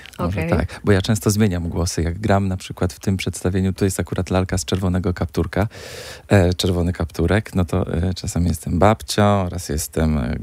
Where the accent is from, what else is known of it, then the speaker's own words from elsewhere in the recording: Brzeg, Opole Voivodeship, Poland; born there; also born or lived in Wrocław; Ja się urodziłem w Brzegu. W Brzegu Opolskim. Szkołę skończyłem we Wrocławiu.